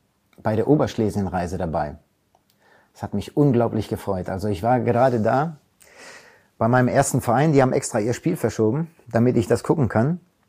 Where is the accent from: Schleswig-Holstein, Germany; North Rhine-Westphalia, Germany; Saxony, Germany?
North Rhine-Westphalia, Germany; Recklinghausen; aber meine Heimat ist natürlich Recklinghausen. Da bin ich groß geworden.